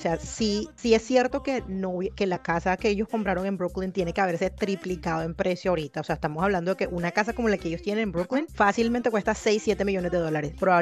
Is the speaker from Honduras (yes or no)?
no; Caribbean Region, Colombia; me pasa también de costeña cuando conozco a alguien en Colombia que le digo que soy costeña